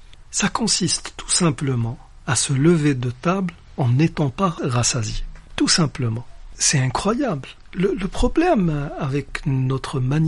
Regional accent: Algeria; en tant qu'Algérien

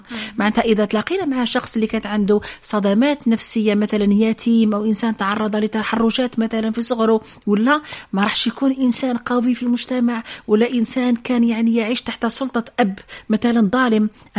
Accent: Zoui, Khenchela Province, Algeria; also born or lived in Algiers; أصولي هي من جبال أوراس وهي من منطقة زوي حيث يعني مع أنني من مواليد العاصمة القبة لكن أصولي الحقيقية وأجدادي يعني كلهم يعني من نزوي هي منطقة يعني التي تعلمت فيها رعي الغنم والتي يعني تأصلت فيها والتي صقلت شخصيتي

